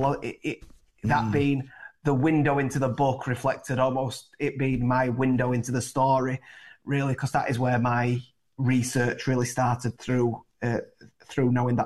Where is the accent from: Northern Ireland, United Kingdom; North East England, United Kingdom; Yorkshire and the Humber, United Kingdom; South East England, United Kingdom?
Yorkshire and the Humber, United Kingdom; Featherstone; now in Huddersfield, United Kingdom; I'm from Huddersfield, that's where I live now, but I'm originally from a small mining village of Featherstone, just down the road.